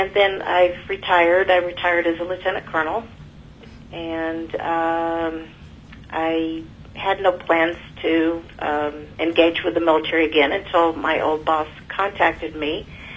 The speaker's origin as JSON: {"language": "English", "region": "Texas", "country": "United States", "said": "I'm from Texas. I was born into a large, poor family."}